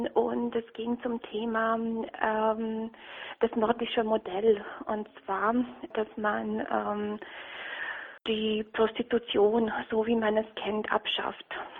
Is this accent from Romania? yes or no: yes; Romania; German is a second language; ich komme aus Rumänien, und in Rumänien, wenn man behindert ist, dann ist es halt so, man kommt oft nicht aus dem Haus